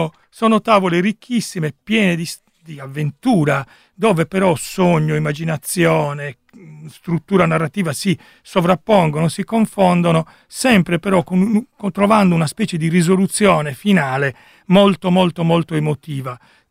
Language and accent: Italian; Alghero, Sardinia, Italy; born there; gli algheresi, io sono nato ad Alghero, sono tutti pazzi